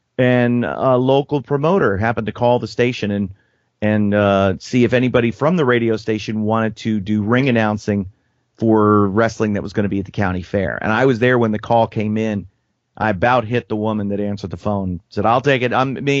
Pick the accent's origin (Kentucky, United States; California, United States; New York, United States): New York, United States; born there; no, I was born in New York.